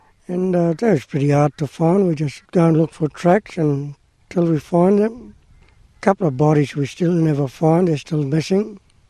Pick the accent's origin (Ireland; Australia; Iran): Australia; Cowan, Queensland; born there; And yes, I was born here in Cowan, yep, up to bank of the Langkali River, way back in 1942.